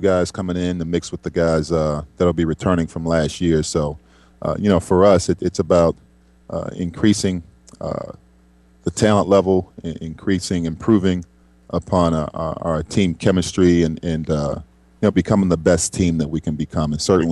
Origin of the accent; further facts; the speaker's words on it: Miami, Florida, United States; High school coach in my hometown of Miami, Florida, when I finished playing my playing days at Dayton, called me up one day